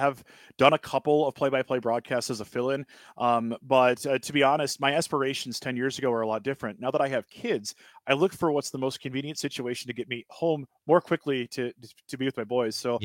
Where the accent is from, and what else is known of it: Wisconsin, United States; born or raised there; also born or lived in Milwaukee / Madison